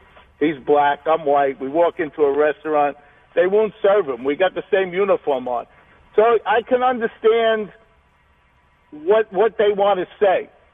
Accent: Queens, New York, United States; You know, I was a kid from Queens. I got drafted in 1968

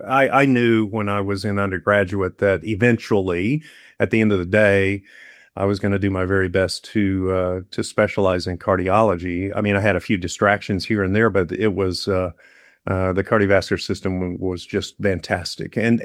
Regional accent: El Reno, Oklahoma, United States; So I went, so I grew up in a small town in kind of central western Oklahoma, just west of Oklahoma City, a town named El Reno.

